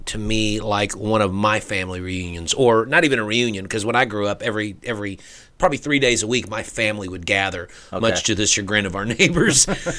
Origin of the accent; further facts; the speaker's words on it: Fort Worth, Texas, United States; Yeah, and you know, the truth is, I'm a Southern boy. I mean, I grew up in Fort Worth, Texas, so I'm very much a Southern. I mean, listen to my voice, you know.